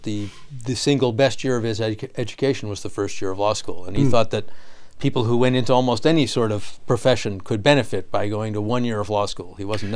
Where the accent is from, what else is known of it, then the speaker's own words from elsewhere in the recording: Chicago, Illinois, United States; Chicago, Illinois.